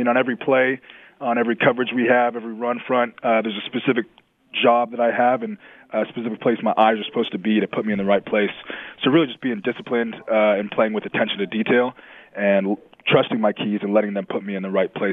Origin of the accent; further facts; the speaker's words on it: Tustin, California, United States; You know, I grew up in Tustin, California. Great community, very school community oriented.